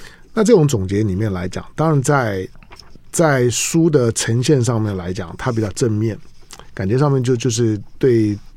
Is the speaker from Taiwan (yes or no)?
yes; Taiwan; 那我这种军人子弟在眷村里面长大的